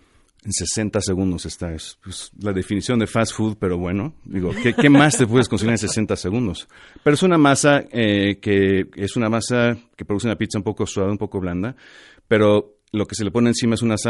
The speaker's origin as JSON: {"language": "Spanish", "country": "Mexico", "moved": "as an adult", "said": "Cuando yo me fui de México y me fui a los 24 años, que fue exactamente hace 24 años"}